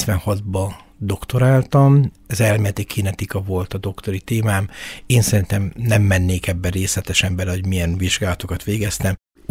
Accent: Mezőkeresztes, Borsod-Abaúj-Zemplén, Hungary; also born or lived in Miskolc / Szeged; Bármilyen meglepő, Miskolcon születtem, Mezőkeresztesen jártam általános iskolába

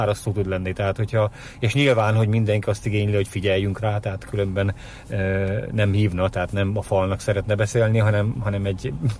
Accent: Miskolc, Borsod-Abaúj-Zemplén, Hungary; born there; mivel én miskolci születésű vagyok

